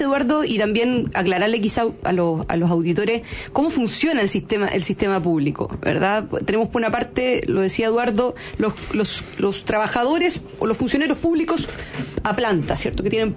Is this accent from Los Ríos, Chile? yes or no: yes; Valdivia, Los Ríos, Chile; yo soy de Valdivia.